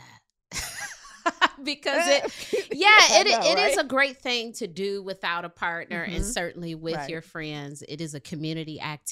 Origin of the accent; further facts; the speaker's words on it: Detroit, Michigan, United States; I'm from Detroit, so Chicago, Detroit, we're like cousins. Detroit has all sorts of line dances and ballrooms.